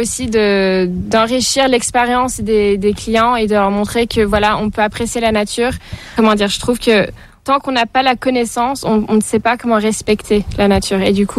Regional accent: Hong Kong; J'étais née à Hong Kong et j'ai grandi à Hong Kong. Donc ma mère, elle vient d'Hong Kong et puis mon père, il vient de France.

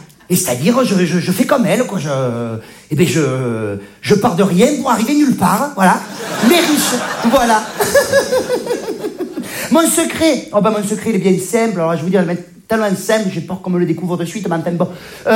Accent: Provence-Alpes-Côte d'Azur, France; Oui, je viens du sud de la France, oui. Ah, je suis provençale

